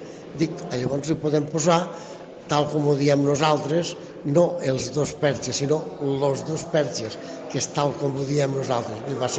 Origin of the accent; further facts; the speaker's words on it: El Molar, Catalonia, Spain; tots els estius que vinc a passar al Molar, al meu poble.